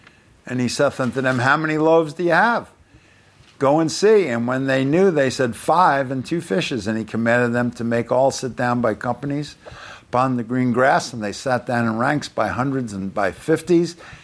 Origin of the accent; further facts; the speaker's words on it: Long Island, New York, United States; And I remember when I grew up in Long Island, where I got my tonsils out was called Mercy Hospital.